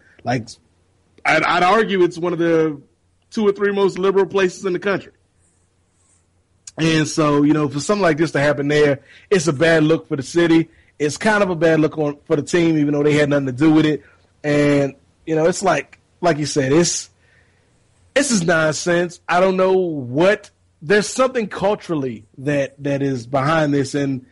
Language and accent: English; Virginia, United States; also born or lived in Atlanta, Georgia; I was born in Atlanta, lived in Virginia most of my life